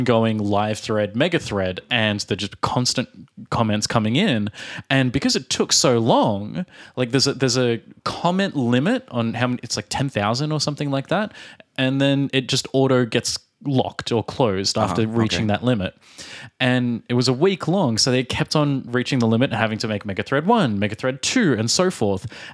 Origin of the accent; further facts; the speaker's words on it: Australia; from Australia.